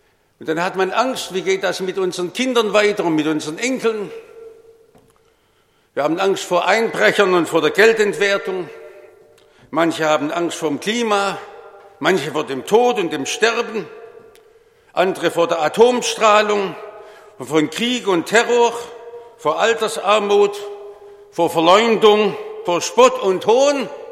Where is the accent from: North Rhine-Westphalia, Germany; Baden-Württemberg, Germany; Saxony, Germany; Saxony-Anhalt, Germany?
Baden-Württemberg, Germany; Bad Cannstatt; Ich bin ja aus dem Ausland gekommen, aus Württemberg, aus Cannstatt